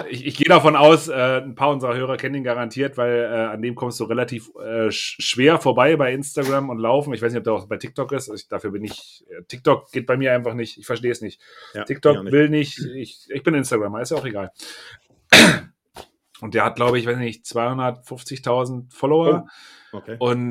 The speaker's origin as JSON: {"language": "German", "region": "Berlin", "country": "Germany", "said": "wir reden ja auch als Berliner"}